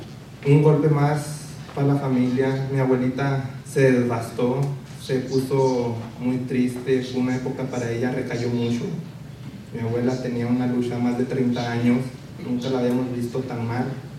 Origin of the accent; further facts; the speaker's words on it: Chihuahua, Mexico; Provengo de un pueblo en el Valle de Juárez. En mi pueblo sucedió que llegaron los soldados en el 2008.